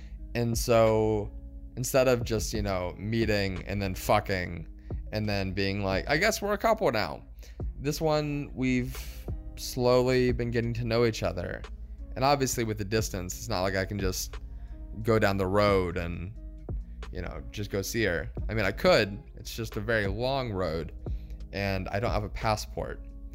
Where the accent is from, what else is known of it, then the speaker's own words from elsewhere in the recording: United States; I put in my bio that I'm an American swiping from America, just trying to meet international people.